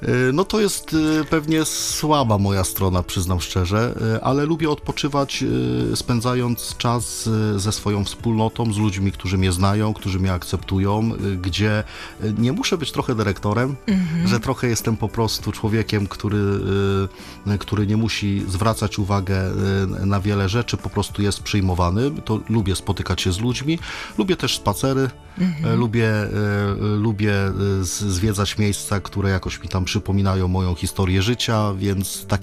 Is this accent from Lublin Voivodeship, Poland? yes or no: no; Gdańsk, Pomeranian Voivodeship, Poland; Jestem z Gdańska i dzielnica, w której się wychowałem, to jest Gdańska Orunia.